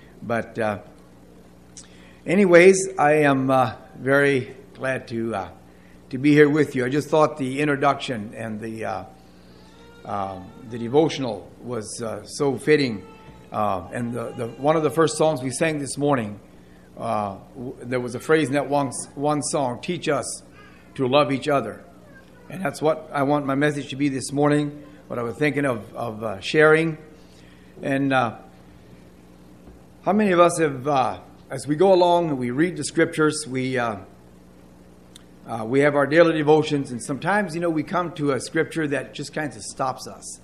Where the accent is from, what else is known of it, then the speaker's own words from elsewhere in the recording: Pennsylvania, United States; now in Libby, United States; I grew up here in Juniata County. In the fall of 98, we moved to Libby.